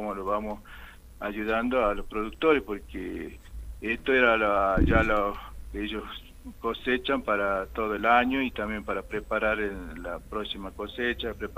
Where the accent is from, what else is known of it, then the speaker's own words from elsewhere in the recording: Cachi, Salta, Argentina; nosotros los cacheños, yo especialmente como intendente